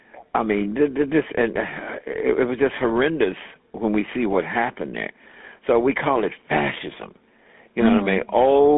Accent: United States; I said, "I'm an American.

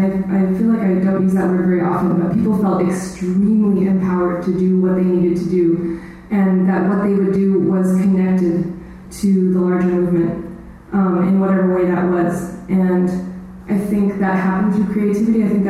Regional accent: Winnipeg, Manitoba, Canada; also born or lived in Quebec; I grew up in Winnipeg and I lived in Quebec for 13 years

